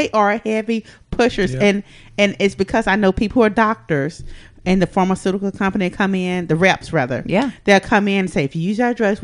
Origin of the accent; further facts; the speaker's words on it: Dallas, Texas, United States; I'm from Dallas, Texas.